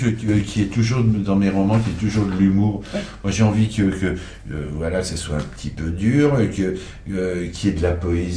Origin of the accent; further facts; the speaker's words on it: Normandy, France; now in Brittany, France; moi je suis un Normand, je suis venu en Bretagne, et mes copains, maintenant, bretons, ils disent que je deviens plus breton qu'eux